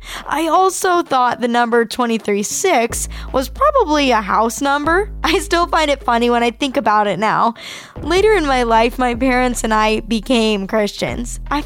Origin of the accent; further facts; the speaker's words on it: Singapore; I grew up in Singapore, and obituaries in newspapers could cover the entire page